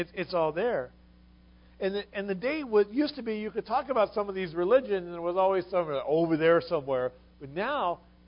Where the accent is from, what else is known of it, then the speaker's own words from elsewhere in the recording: Ohio, United States; I grew up in Ohio and then out here